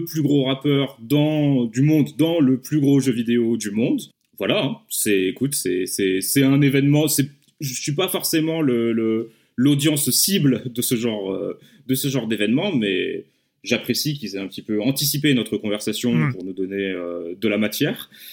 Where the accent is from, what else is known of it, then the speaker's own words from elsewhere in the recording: Lyon, Auvergne-Rhône-Alpes, France; Donc moi je viens de Lyon, on a monté un groupe très jeune avec des copains